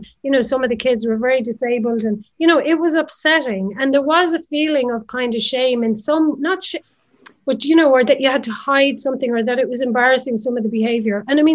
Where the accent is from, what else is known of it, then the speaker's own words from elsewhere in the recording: Nenagh, Munster, Ireland; I grew up in Nina and Tipperary